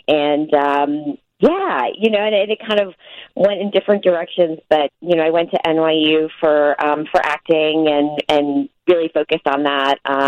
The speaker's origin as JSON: {"language": "English", "region": "New York", "country": "United States", "tie": "born or raised there", "also_born_or_lived": "Chicago", "moved": "as an adult", "said": "Way originally, I'm from New York, born and raised, but I moved to Chicago shortly after college and loved it."}